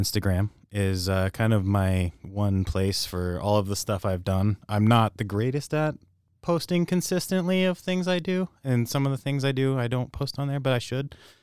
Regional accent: Dallas, Texas, United States; born there; Yeah. Texas. I was born in Dallas. Don't go there.

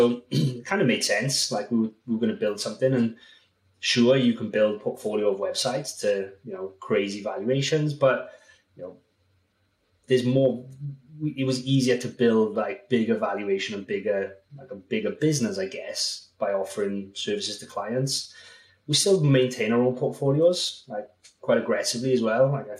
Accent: Wales, United Kingdom; I'm from Wales, so he drove down to Wales for the day.

